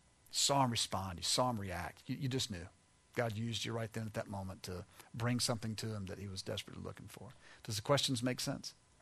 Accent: the South, United States; We're both born and raised in the South, and so, you know, once it gets below 60, it's bad news for us.

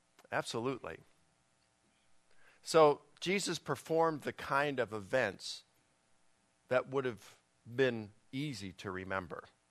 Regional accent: Baltimore, Maryland, United States; And I grew up in Baltimore, and I can remember, you know, sometimes I'd walk down, I grew up in Baltimore City, and I'd see the servicemen walking in their uniforms

